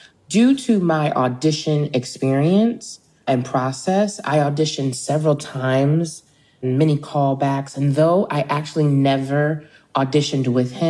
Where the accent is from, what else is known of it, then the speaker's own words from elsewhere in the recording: Philadelphia, Pennsylvania, United States; And as me, of someone who born and raised in Philadelphia, I went to private schools and I was a quota, and I would get bused to the suburbs of Philadelphia